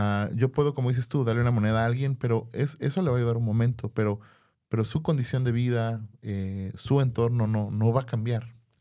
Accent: Mexico; Que nos caracteriza como mexicanos, ¿no?

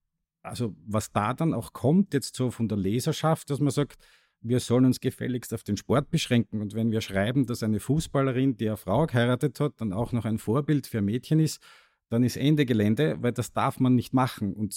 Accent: Austria; am einfachsten geht es bei uns in Österreich immer mit dem Beispiel Tennis, mit Thomas Muster und Dominik Thiem

